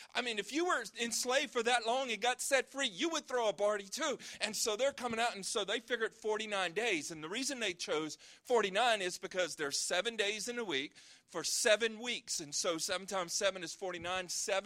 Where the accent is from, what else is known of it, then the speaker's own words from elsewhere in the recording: Louisiana, United States; I know I'm from Louisiana. I will eat crawfish, I'll eat crabs, and most things from a ditch.